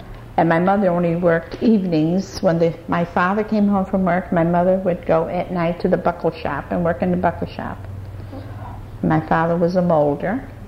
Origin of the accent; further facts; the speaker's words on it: Bridgeport, Connecticut, United States; born there; I was born in Bridgeport, Connecticut, on the east side.